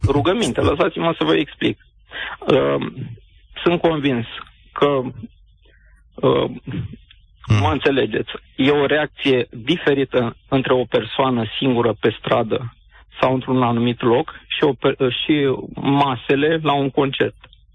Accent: Craiova, Dolj, Romania; Sunt din Craiova

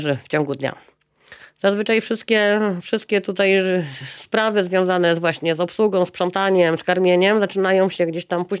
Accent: Silesian Voivodeship, Poland; born there; now in Poznań, Poland; Ja jako urodzona Ślązaczka, Hanyska, przyjechałam do Poznania wiele lat.

